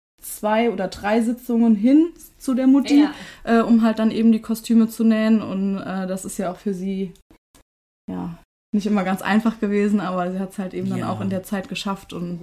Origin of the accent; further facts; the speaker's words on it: Nassau, Rhineland-Palatinate, Germany; Wir kommen, also meine Schwester und ich, wir kommen aus Nassau